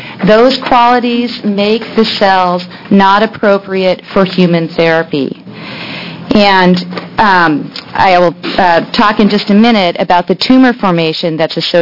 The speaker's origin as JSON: {"language": "English", "town": "Seattle", "region": "Washington", "country": "United States", "said": "I'm here from Seattle, Washington, and definitely west of the Alleghenies."}